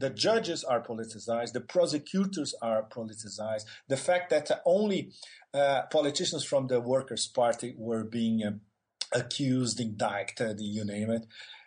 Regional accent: Brazil; And I happened to be in my home country.

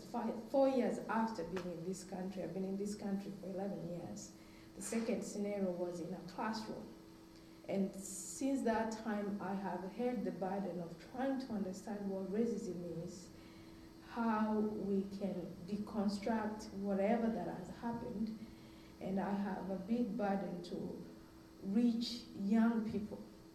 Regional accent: Maui, Hawaii, United States; And because I'm from Maui

